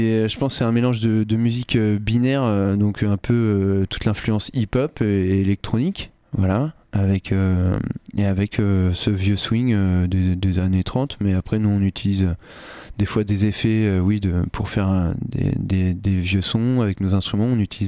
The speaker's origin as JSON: {"language": "French", "town": "Saint-Lô", "region": "Normandy", "country": "France", "tie": "born or raised there", "said": "j'ai grandi en Normandie, et du coup là-bas il y avait une salle de concert là où j'étais, c'était à Saint-Lô"}